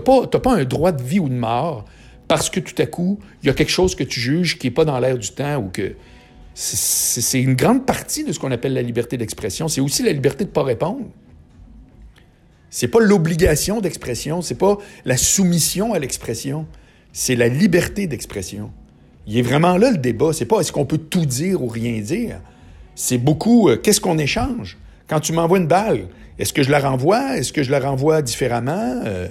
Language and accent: French; Charlesbourg, Quebec, Canada; je viens de Charlebourg, moi, puis mes amis au secondaire jusqu'à l'université